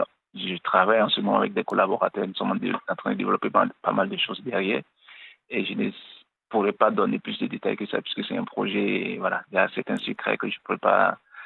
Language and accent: French; Benin; now in Morocco; Je viens du Bénin, je suis béninois, je vis ici depuis un bon moment.